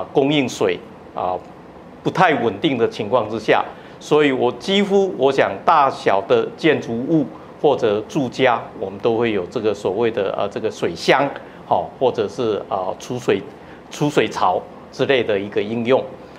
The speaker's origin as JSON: {"language": "Chinese", "country": "Taiwan", "said": "我想我们台湾人在那边的贡献那个足迹都可以找得出来"}